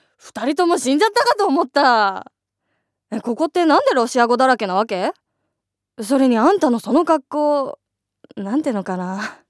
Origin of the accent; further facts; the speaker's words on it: Hiroshima, Japan; moved away as an adult; now in Tokyo, Japan; 地元は広島なんですけど、二十歳の時に上京してきまして、